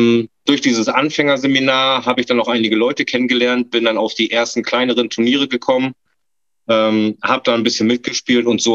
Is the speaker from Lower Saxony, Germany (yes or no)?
yes; Garlstedt, Lower Saxony, Germany; Ich komme nördlich von Bremen. Das kleine Örtchen nennt sich Galstedt. Das ist im Kreis Ostholz-Scharmbeck.